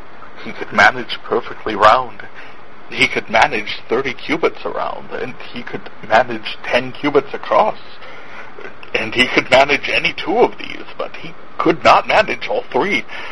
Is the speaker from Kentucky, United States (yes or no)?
no; North Dakota, United States; I am from North Dakota.